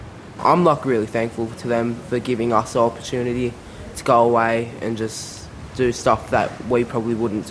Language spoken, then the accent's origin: English; Bega, New South Wales, Australia; I'm 13 years old and I'm from Bega.